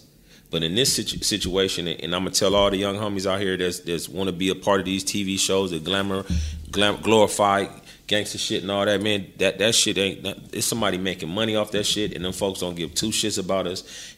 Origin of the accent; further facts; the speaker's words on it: California, United States; so Mitch, what is it like growing up in Southern Cali in the gang culture?